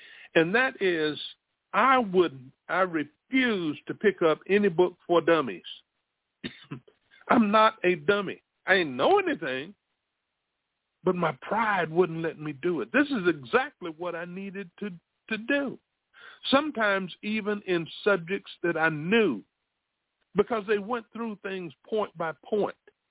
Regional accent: South Carolina, United States; I'm from South Carolina.

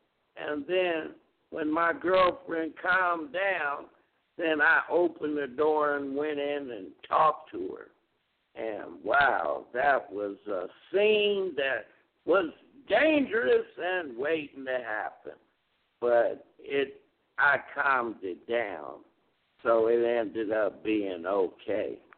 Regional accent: Carson, California, United States; Well, I wasn't born there, but I was raised in Carson, California. So I moved back to Carson

